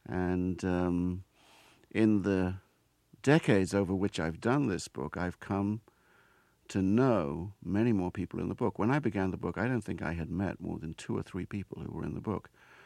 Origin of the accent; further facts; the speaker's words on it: England, United Kingdom; I mean, I was born and raised in England, and for a large part of my life, America and Hollywood were literally places that existed on a screen.